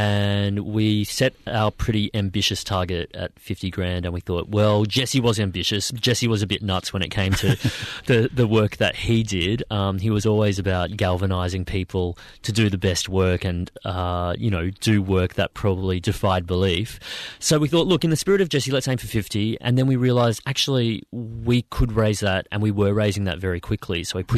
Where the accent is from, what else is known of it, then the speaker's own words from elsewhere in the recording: Queensland, Australia; now in Sydney, Australia; So I'm a Queenslander originally, and when my boyfriend and I moved to Sydney